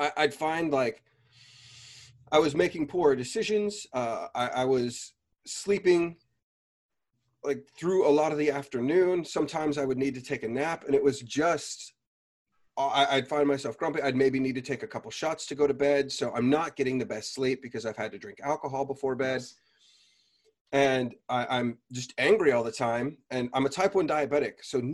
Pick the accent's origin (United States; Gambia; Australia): United States; as you know, I am American, I didn't read about the advanced course.